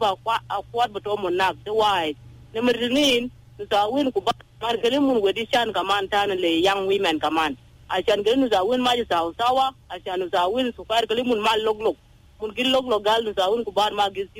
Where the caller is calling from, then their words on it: Torit, Eastern Equatoria, South Sudan; I'm calling … from Turit.